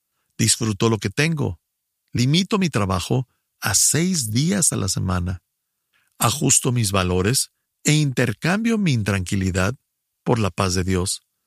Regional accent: Ecuador; soy del Ecuador.

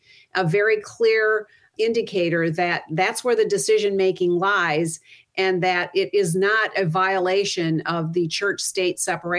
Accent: Grand Rapids, Michigan, United States; There's a school in our my hometown of Grand Rapids, a high school

